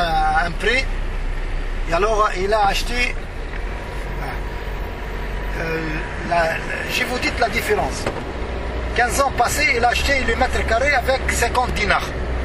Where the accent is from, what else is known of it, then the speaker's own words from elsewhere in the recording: Tunisia; Chez nous, en Tunisie, si tu veux mettre quelqu'un là un peu dessus